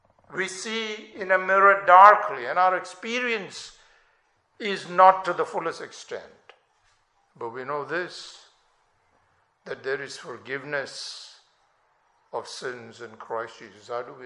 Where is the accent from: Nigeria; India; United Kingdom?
India; In many churches that I grew up in India, people actually kneel down.